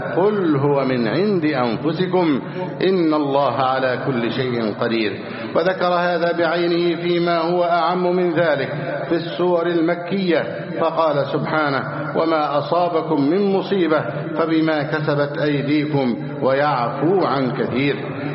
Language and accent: Arabic; Egypt